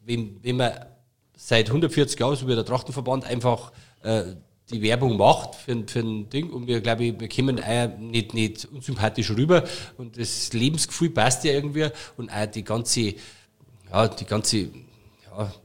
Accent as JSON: {"language": "German", "town": "Munich", "region": "Bavaria", "country": "Germany", "said": "oder als Münchner, wenn ich in den Biergarten gehe"}